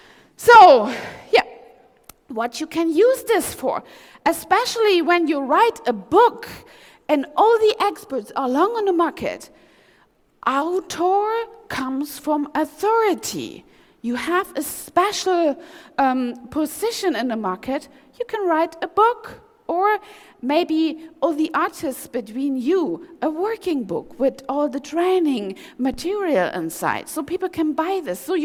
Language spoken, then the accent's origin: English; East Germany, Germany; English is a second language; Back in the days, I grew up in East Germany, there was all searching for or demanding on the Stasi is not a friendly thing